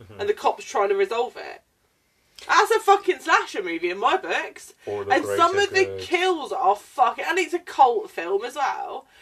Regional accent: United Kingdom; I'm also British. I feel like there is an ingrown love of the Cornetto trilogy as a British person.

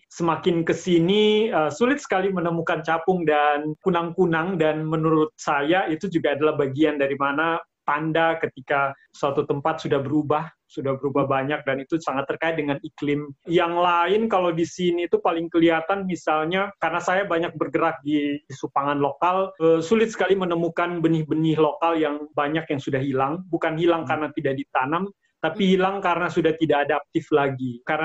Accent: Molo, East Nusa Tenggara, Indonesia; karena kebetulan lahir dan besar di Timor, di Molo

